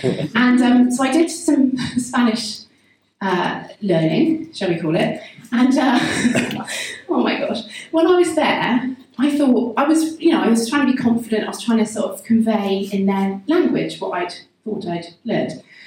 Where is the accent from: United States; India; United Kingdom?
United Kingdom; Bristol, South West England; So I grew up in South Bristol, in Whitchurch, and just walked around the block